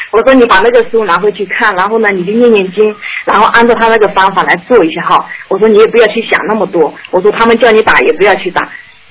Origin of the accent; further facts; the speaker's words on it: Jiangxi, China; 在我们这里，我们是江西那边的。